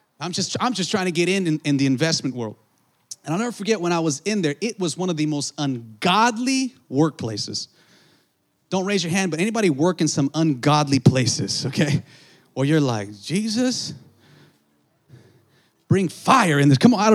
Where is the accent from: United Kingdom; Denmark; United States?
United States; California; I'm from nowhere, man. I'm from Southern California, but come on, you know.